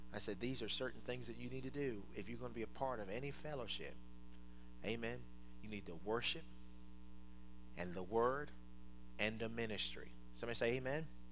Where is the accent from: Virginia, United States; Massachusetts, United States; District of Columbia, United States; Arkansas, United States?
District of Columbia, United States; Washington; The church that I grew up with in Washington, D.C.